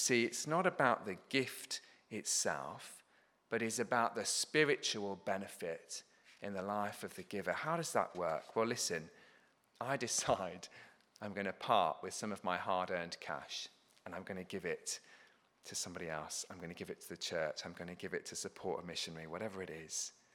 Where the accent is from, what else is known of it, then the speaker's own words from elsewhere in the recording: England, United Kingdom; As an Englishman and as an English meat eater, the best smell in the world to me is the smell of the bacon sandwich.